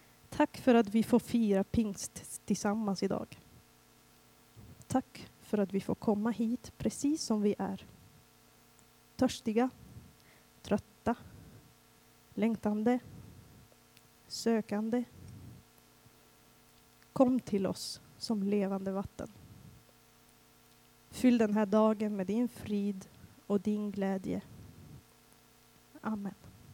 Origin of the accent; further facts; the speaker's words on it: Syria; i Syrien, där pingst är en av årets mest levande högtider.